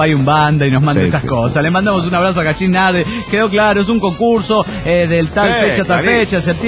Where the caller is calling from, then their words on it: Chihuahua, Mexico; de Chihuahua.